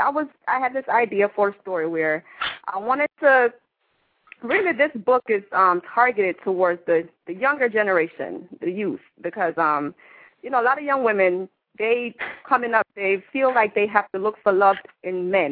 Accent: Jamaica; now in Atlanta, United States

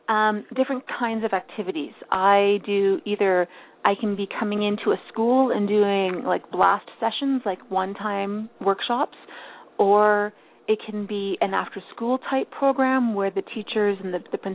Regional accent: Ottawa, Ontario, Canada; born there; When I was born in 1976 in Ottawa, Ontario, I weighed in at 1 pound, 12 ounces.

